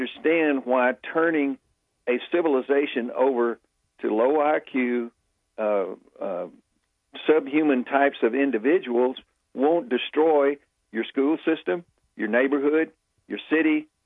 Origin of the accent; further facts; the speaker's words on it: Nashville, Tennessee, United States; I grew up in Nashville, lived here my whole life. And Nashville, Tennessee, used to be a nice city to live